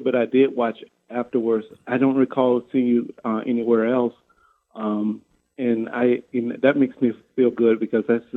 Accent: Albany, Georgia, United States; I'm from Albany, Georgia, though.

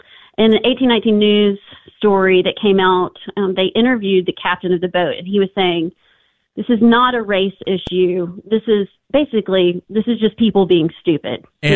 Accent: Tennessee, United States; Although I grew up in East Tennessee, I feel like it could have happened there too.

